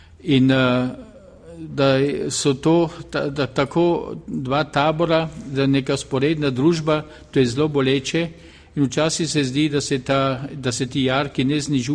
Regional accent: Carinthia, Austria; now in Slovenia; prihajam iz Karantanije, izpod zvona Gosposvetskega

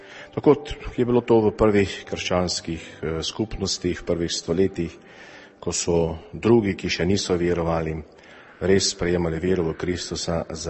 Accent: Prekmurje, Slovenia; born there; v mojo rojstno deželo ob Muri, torej Prekmurje in Prlekijo

